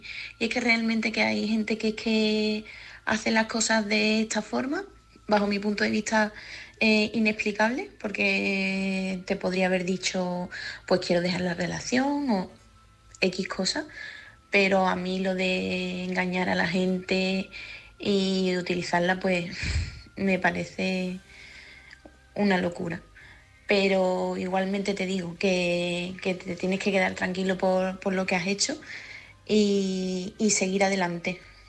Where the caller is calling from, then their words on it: Seville, Andalusia, Spain; corresponsal de Sevilla.